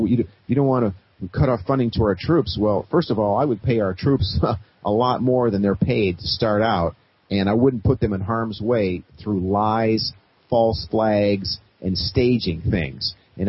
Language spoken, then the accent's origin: English; United States; as an American, I'm damn well going to talk about it